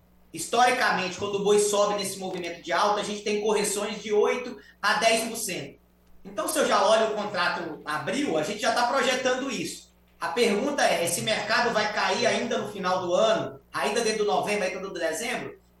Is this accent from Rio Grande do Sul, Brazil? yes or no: no; Eunápolis, Bahia, Brazil; also born or lived in São Paulo; eu não sou paraense de registro, eu sou paulista de registro, uma mistura de baianos com mineiro, que eu fui criado ali pelo meu avô, lá na Bahia, em Eunápolis.